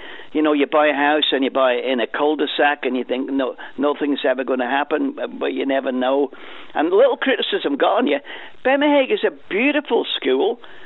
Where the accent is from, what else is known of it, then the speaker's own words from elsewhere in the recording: Isle of Man; listen, I'm born and bred in the Isle of Man, and I don't care what anybody says about that.